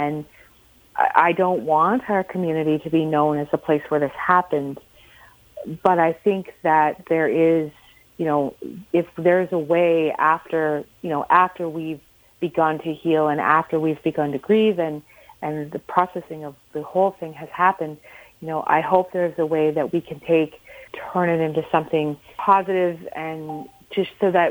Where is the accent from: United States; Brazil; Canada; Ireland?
Canada; Five Islands, Nova Scotia; I'm from the area. I live in economy, and I grew up in Five Islands.